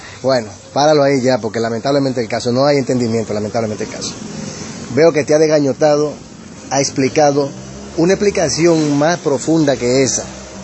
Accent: Dominican Republic; de República Dominicana.

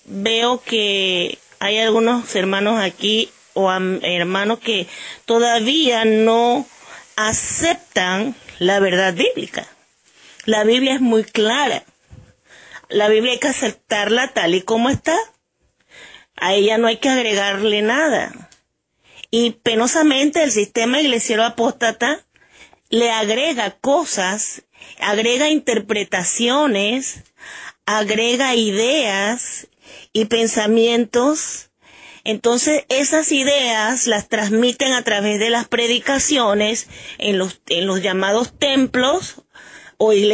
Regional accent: Panama City, Panamá, Panama; Soy de Ciudad de Panamá.

